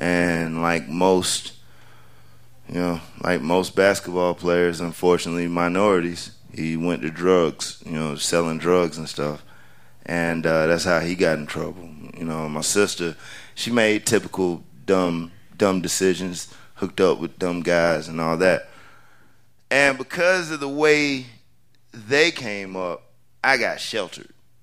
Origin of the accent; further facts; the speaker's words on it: Oklahoma, United States; born there; also born or lived in Spain / North Carolina; So I was born in Oklahoma, even though, yeah, I claim North Carolina because that's where I've been the longest.